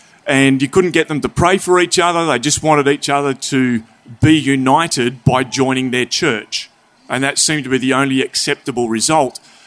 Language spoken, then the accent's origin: English; Flinders Island, Tasmania, Australia; So I grew up on Flinders Island out in Bass Strait, halfway between Victoria and Tasmania.